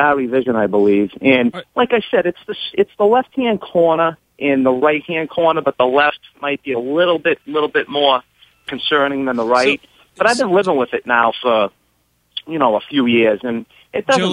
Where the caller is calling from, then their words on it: Boston, Massachusetts, United States; from Boston.